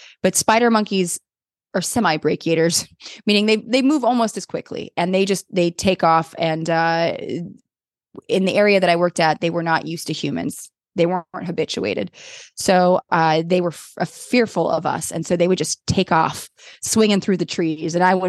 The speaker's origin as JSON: {"language": "English", "town": "Van Nuys", "region": "California", "country": "United States", "tie": "born there", "said": "I was born in Van Nuys, conceived in Kentucky, but born in Van Nuys."}